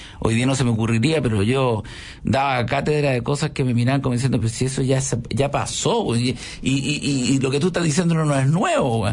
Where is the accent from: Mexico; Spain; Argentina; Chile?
Chile; somos todos chilenos